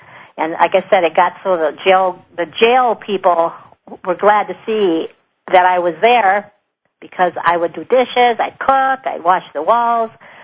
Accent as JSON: {"language": "English", "region": "Minnesota", "country": "United States", "said": "from Northwest Minnesota."}